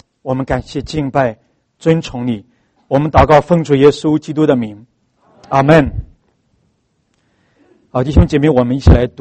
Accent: North China, China; 因为我这个人是我是北方人啊，我喜欢吃面食

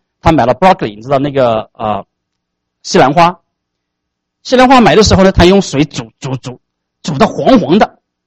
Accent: China

